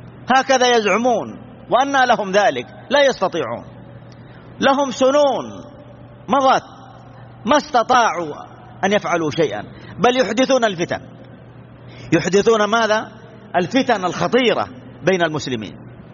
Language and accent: Arabic; Saudi Arabia; بلادنا المملكة العربية السعودية أسست على منهج السلف الصالح